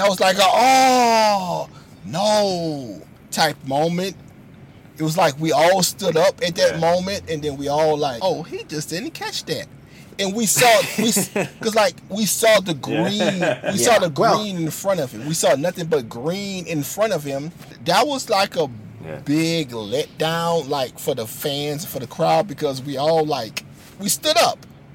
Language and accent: English; New Orleans, Louisiana, United States; You're from Mississippi. I'm from New Orleans. Let me have my thing.